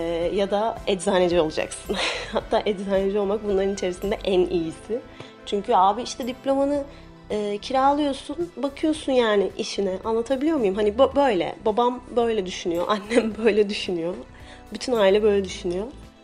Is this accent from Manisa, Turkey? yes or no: no; Malatya, Turkey; Ben de Malatyalıyım